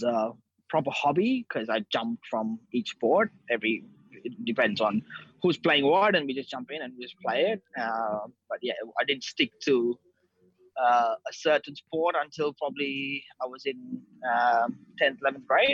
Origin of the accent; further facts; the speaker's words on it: Mysore, Karnataka, India; English is a second language; moved away as an adult; now in Australia; I grew up in India, in a town called Mysore, which is like south of India. I lived there for 18 years before I moved to Australia.